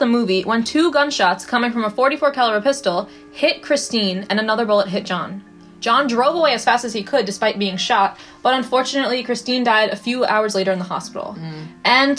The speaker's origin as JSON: {"language": "English", "town": "New York City", "region": "New York", "country": "United States", "said": "Also, since we are from New York City, we can vouch that this area is extremely nice."}